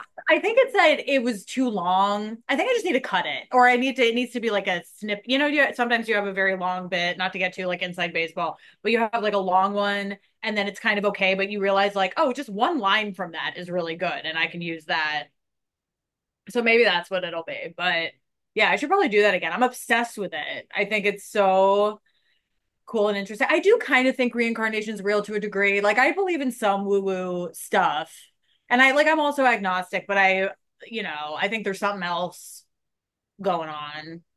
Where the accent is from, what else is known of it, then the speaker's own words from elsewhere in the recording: Woodstock, New York, United States; I'm from Woodstock. So because I got so much of that shit growing up